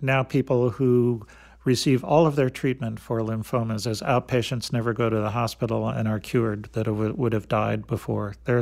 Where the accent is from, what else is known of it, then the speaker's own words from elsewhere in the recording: Wausau, Wisconsin, United States; also born or lived in Albany, New York; Partly in Wausau, Wisconsin, and then just outside of Albany, New York.